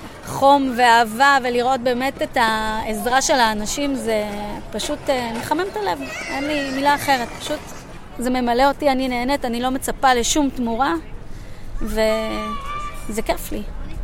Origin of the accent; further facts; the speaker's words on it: Gitit, West Bank, Palestine; אני מבקעת הירדן במושב גיתית.